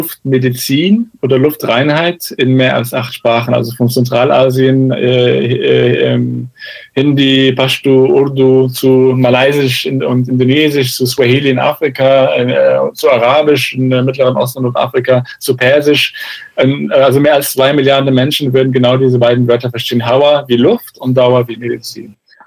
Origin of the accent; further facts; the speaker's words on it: Cairo, Cairo Governorate, Egypt; In meiner Heimatstadt in Kairo